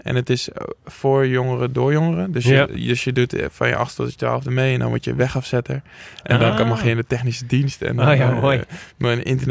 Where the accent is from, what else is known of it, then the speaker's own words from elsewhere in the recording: Schalkwijk, Utrecht, Netherlands; Ik kom dus uit Schalkwijk.